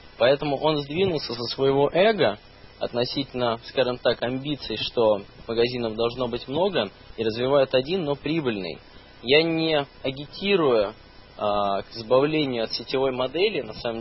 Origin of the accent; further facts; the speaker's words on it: Saint Petersburg, Russia; Я из Петербурга, соответственно, это тоже считается региональным городом.